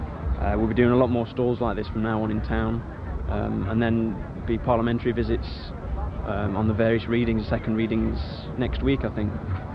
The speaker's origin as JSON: {"language": "English", "town": "Sheffield", "region": "Yorkshire and the Humber", "country": "United Kingdom", "said": "I'm from Sheffield, No2ID."}